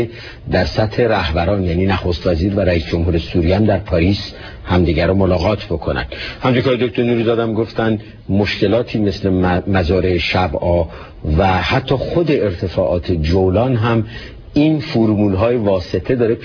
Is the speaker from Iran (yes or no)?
yes; Iran; نه فقط به دلیل اینکه ما ایرانی هستیم